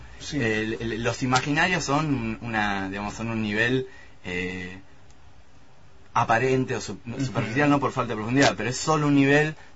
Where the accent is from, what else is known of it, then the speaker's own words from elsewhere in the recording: La Plata, Buenos Aires Province, Argentina; yo digo que soy bonaerense, o él, digamos, no, pero vos naciste en La Plata